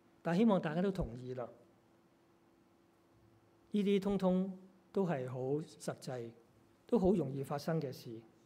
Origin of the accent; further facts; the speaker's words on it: Australia; 其实我们澳洲人应该明白的